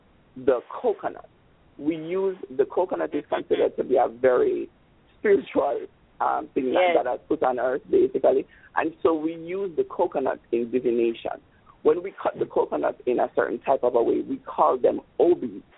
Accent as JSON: {"language": "English", "country": "Jamaica", "said": "I'm Jamaican, yeah?"}